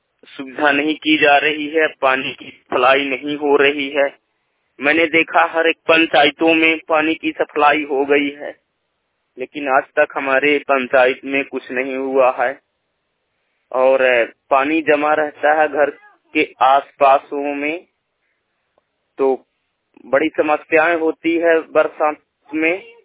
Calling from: Umri, Madhya Pradesh, India; ग्राम उमरी post उमरी तहसील सिरमौर जिला रीवा मध्य प्रदेश से।

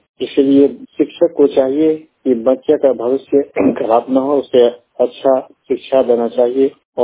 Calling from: Jharkhand, India; मैं देवघर जिला के हरदकोल गांव से बोल रहा हूं।

